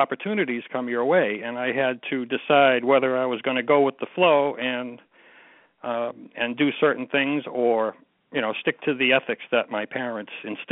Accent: Dorchester, Massachusetts, United States; born there; I was born in Dorchester, Massachusetts. The same neighborhood that the Wahlbergs came from, but unfortunately they left.

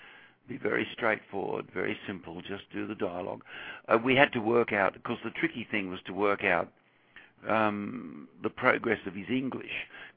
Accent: Australia; I grew up in Australia and, you know, I always wanted to make films

